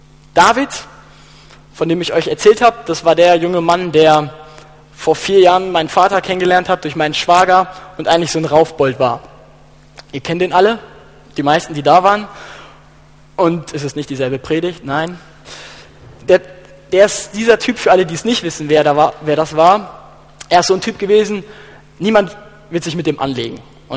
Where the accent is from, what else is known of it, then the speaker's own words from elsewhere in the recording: Germany; Es war die Parade of Nations, wo alle mit ihren Fahnen einzogen, wo wir als Deutsche auch unsere Flagge hochhalten durften.